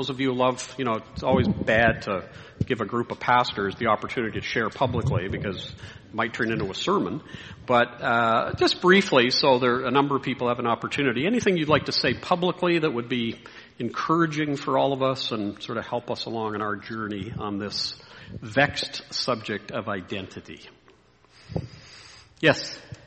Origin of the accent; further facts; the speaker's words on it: Dublin, Leinster, Ireland; born there; I was born in Dublin in Ireland, so I've got UK heritage.